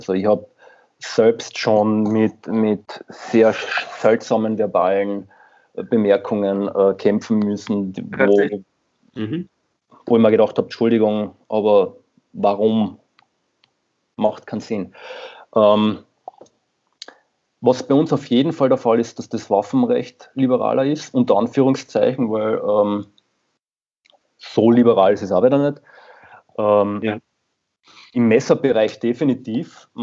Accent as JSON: {"language": "German", "region": "Carinthia", "country": "Austria", "said": "ich komme ja selbst aus Kärnten im Endeffekt"}